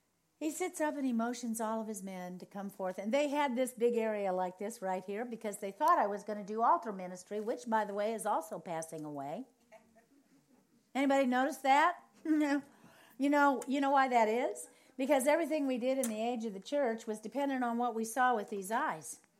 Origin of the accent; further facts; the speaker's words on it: United States; I'm American, I'm Caucasian, I'm Christian, I'm female, for God's sakes, and a prophet.